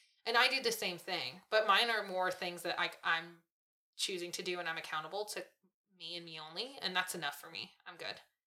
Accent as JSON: {"language": "English", "region": "California", "country": "United States", "moved": "yes", "said": "I'm from California, and I moved here, and they both feel very much like home."}